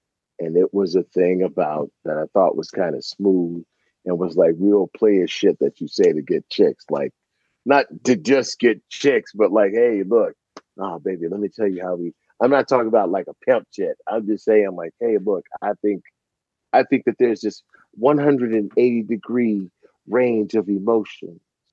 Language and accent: English; Los Angeles, California, United States; I was a youth minister growing up in South Central LA.